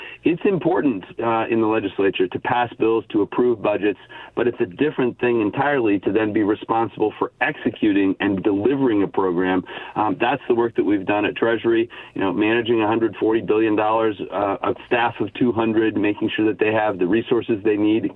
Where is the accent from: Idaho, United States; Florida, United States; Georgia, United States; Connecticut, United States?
Idaho, United States; moved away as an adult; I was raised in Idaho and came to Oregon for college and have stuck around ever since with a couple of brief exiles.